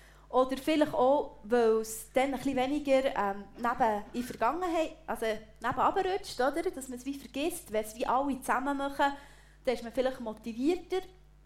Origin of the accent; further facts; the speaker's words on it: Switzerland; Für mein kulturelles Verständnis als Schweizer beißt sich das irgendwie.